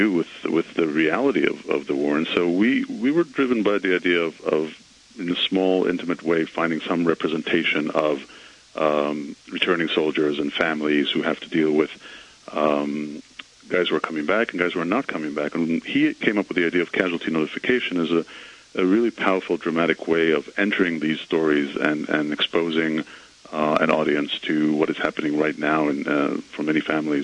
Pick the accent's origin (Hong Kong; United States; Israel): Israel; and I'm from Israel.